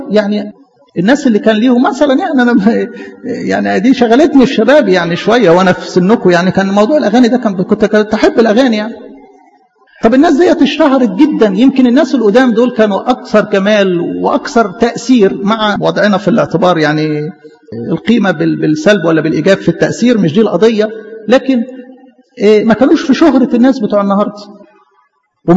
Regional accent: Egypt; إحنا كشرقيين أو كمصريين بالأكتر بنحب خلفة الولاد

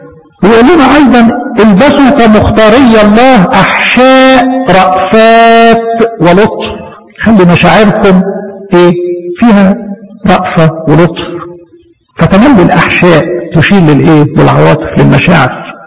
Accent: Egypt; عندنا في مصر الى حد ما يعني هو البني ادم يقدر يروح الكنيسة كل يوم، ما ينفعش السبت ينفع الحد ينفع الاثنين، عندنا يعني الدنيا سهلة شوية عن عندكم

